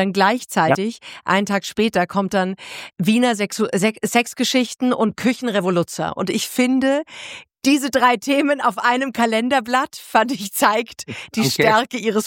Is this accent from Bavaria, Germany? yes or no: yes; Bavaria, Germany; born there; wie man bei uns gebürtige Bayerin sagt